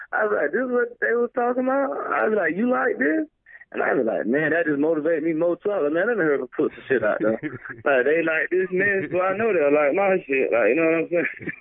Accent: Georgia, United States; As soon as I start talking, they be like, you ain't from here. Where are you from? And I be like, I'm from Georgia.

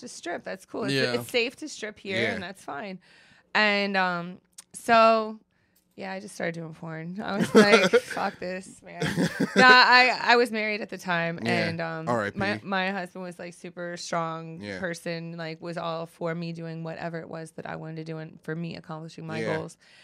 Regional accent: Cincinnati, Ohio, United States; It's because like I'm originally from Cincinnati, which borders Kentucky, and I didn't have a car.

